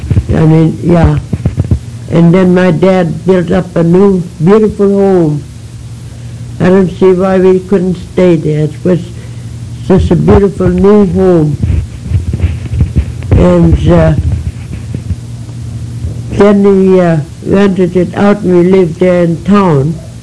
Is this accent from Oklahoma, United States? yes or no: yes; Oklahoma, United States; born there; I was born in Washita County on the farm.